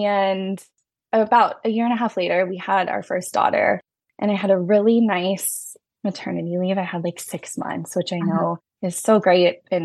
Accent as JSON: {"language": "English", "region": "California", "country": "United States", "said": "I am from Northern California. That's where I live with my family."}